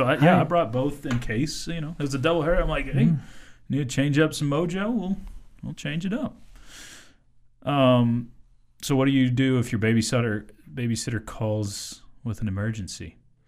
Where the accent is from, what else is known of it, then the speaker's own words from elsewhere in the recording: United States; I am an American.